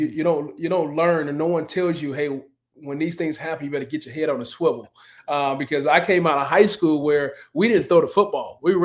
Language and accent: English; Mississippi, United States; man, we stayed here, in my home state to be able to do this.